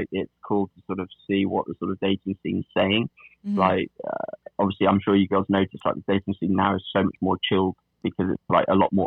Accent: England, United Kingdom; now in New York, United States; I'm from England

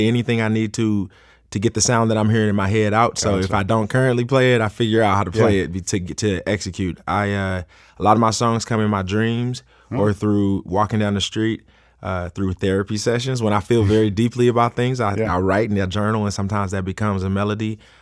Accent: St. Louis, Missouri, United States; I grew up in St. Louis. I'm a musician.

